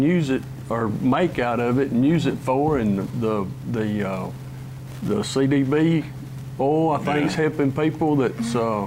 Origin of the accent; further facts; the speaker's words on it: Coleman, Alabama, United States; now in Fairview, United States; Born and raised in Coleman, Alabama. I now live in Fairview.